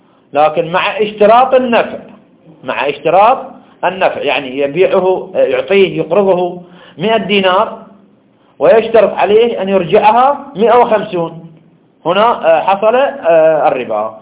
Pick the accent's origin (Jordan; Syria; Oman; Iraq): Iraq